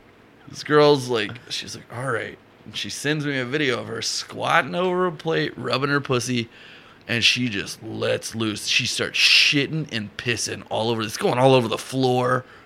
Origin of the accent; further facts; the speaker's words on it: Columbia, South Carolina, United States; And the guy that owned the pizza place was from Columbia, South Carolina, my hometown.